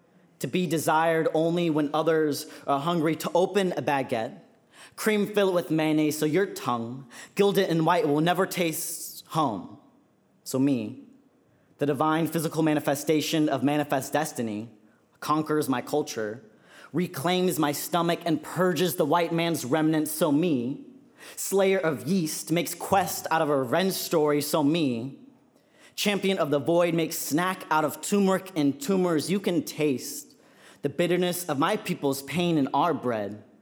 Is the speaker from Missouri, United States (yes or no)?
yes; St. Louis, Missouri, United States; this Vietnamese American kid growing up in Baldwin, St. Louis, and like there's no Vietnamese like community out there